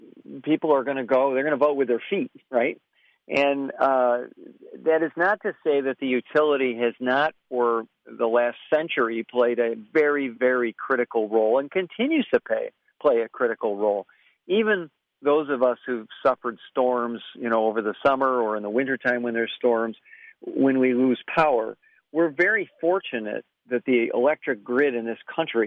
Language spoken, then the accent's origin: English; New York, United States; In some states, like my home state of New York, the legislature has had little to nothing to do with it.